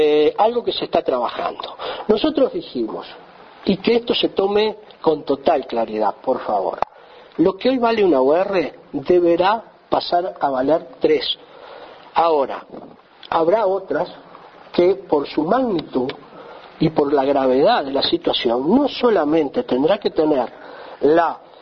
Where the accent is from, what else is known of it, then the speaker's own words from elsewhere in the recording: Uruguay; Lo que pasa es que la gente, cuando está bien informada, los uruguayos somos inteligentes, nos queremos y nos ayudamos entre todos, eso no cabe duda.